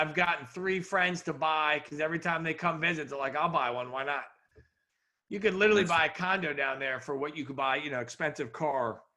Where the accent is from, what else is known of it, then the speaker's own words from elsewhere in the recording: New York, United States; I was going to say you didn't know I was from New York, but most do, because I'm up there all the time.